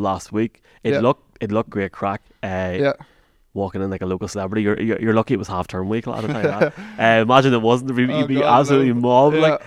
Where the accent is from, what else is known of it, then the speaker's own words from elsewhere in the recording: Northern Ireland, United Kingdom; being a Tyrone man, so I'm going to say no more. Growing up in Mayo Bridge